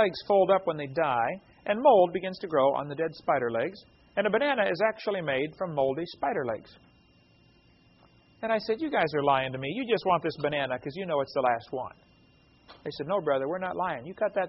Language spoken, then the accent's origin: English; East Peoria, Illinois, United States; I've got two older brothers and a younger sister. I was raised in East Peoria, Illinois.